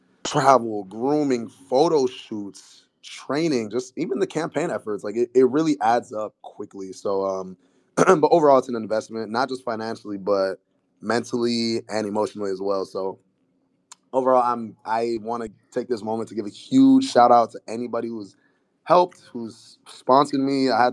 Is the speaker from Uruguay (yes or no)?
no; Nigeria; Is I just wanted to give something very regal, powerful, and just unapologetically Nigerian, you know.